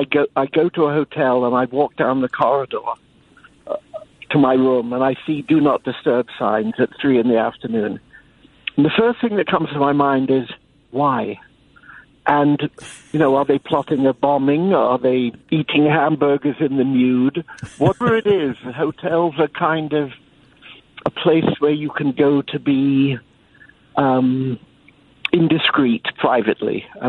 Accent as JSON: {"language": "English", "region": "London", "country": "United Kingdom", "tie": "born or raised there", "said": "I grew up in London, as you can hear"}